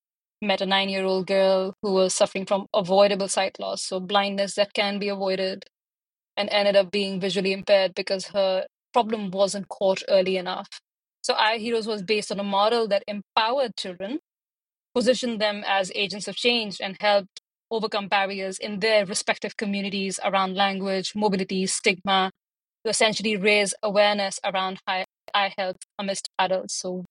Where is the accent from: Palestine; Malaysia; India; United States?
India; I also remember I grew up in India, and every year we had the Teachers' Day, right?